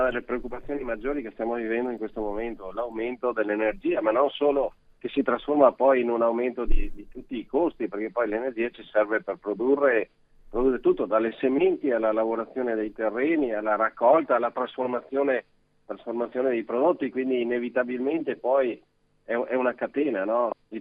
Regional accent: Veneto, Italy; se io sono del Veneto e sono un amante delle passeggiate in montagna

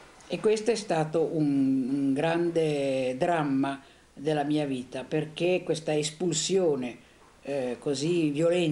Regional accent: Genoa, Liguria, Italy; born there; Io sono nata a Genova nel 1924, il 15 febbraio del 24, in una famiglia ebraica. Mia madre è di Alessandria, è di un'antichissima famiglia ebraica alessandrina

